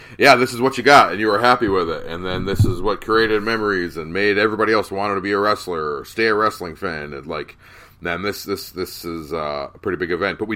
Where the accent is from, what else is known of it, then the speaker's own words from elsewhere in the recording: Michigan, United States; I swear, we're from Michigan, and I'd always heard from people that we worked with, my brother was there, my uncle was there, I was there